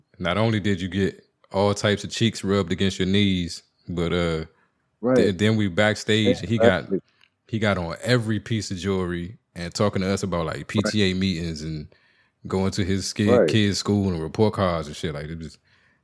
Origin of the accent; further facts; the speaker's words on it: Maryland, United States; I keep having to remind people I'm not from Baltimore, man. I'm not from Baltimore. Just because I'm from Maryland don't make me from Baltimore.